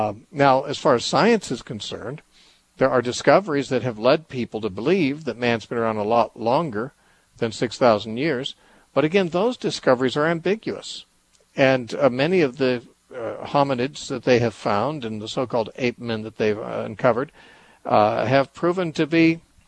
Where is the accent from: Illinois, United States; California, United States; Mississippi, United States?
California, United States; Temecula; Let's talk to Antonio from Temecula, California, who is in my hometown.